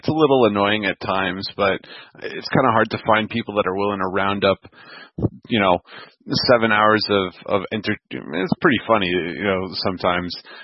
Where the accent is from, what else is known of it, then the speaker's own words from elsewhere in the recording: Toronto, Ontario, Canada; like many of us in the GTA, but come from an Italian background. But yes, born and raised here in Etobicoke, actually.